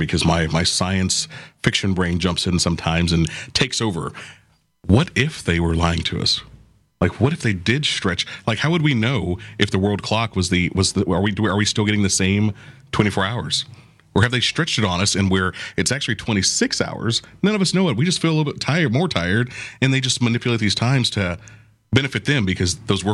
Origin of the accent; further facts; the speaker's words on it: Florida, United States; And growing up in Florida, I had a lot of friends whose parents were from the islands.